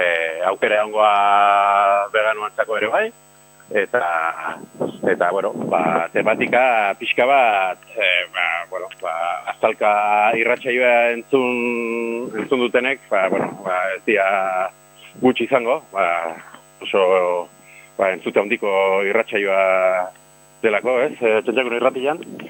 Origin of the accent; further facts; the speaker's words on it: Ereñotzu, Basque Country, Spain; nire ideia zan, ba, nire herria da, Ereinotzu, eta bertako jendia, ba, pixka bat informatzeko